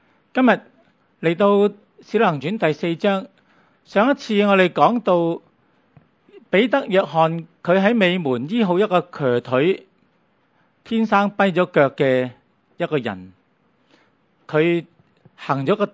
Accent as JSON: {"language": "Chinese", "country": "Hong Kong", "said": "其实我们香港人很聪明"}